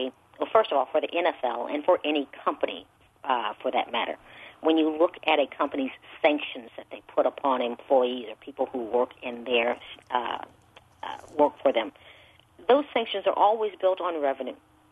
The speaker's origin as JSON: {"language": "English", "town": "East St. Louis", "region": "Illinois", "country": "United States", "tie": "born or raised there", "said": "They certainly did in my lifetime growing up in East St. Louis."}